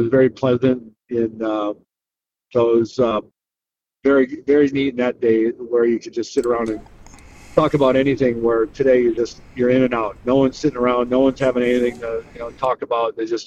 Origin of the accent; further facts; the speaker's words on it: United States; being an American going to Canada, playing in a small town